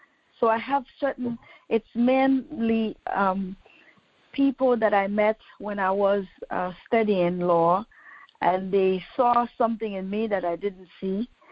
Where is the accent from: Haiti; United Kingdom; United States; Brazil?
Haiti; now in Paris, France; And also my home country, Haiti, just sent me a formal invitation for a biannual colloquium